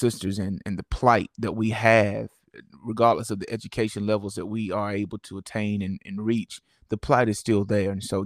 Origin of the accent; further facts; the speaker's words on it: North Carolina, United States; from Halifax County. I'm a native of Halifax, and I graduated North Carolina A&T State University in 2006.